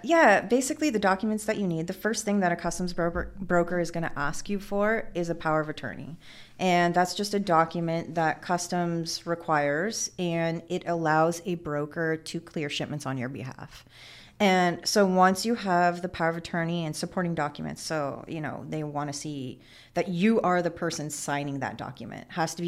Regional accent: Los Angeles, California, United States; also born or lived in Florida, United States; I'm originally from Los Angeles and I decided, hey, I'm going to, you know, go to school out in California.

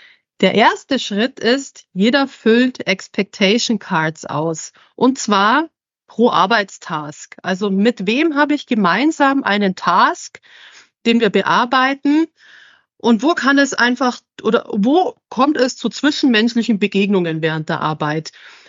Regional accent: Munich, Bavaria, Germany; now in Northern Germany; Ich komme aus dem Süden. Ich wurde von München nach in den Norden gespült zu euch.

